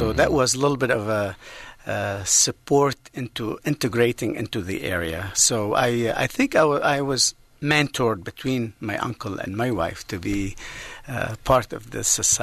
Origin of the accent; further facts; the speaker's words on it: North Governorate, Lebanon; So I grew up in North Lebanon, up in the mountain